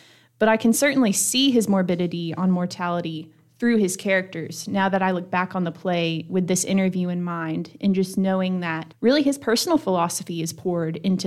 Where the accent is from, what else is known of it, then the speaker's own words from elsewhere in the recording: the South, United States; accent: southern; My southern accent, it can't.